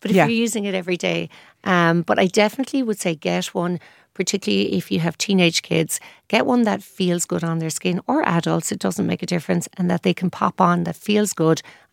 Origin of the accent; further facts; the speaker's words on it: Ireland; because we're fair, we're Irish.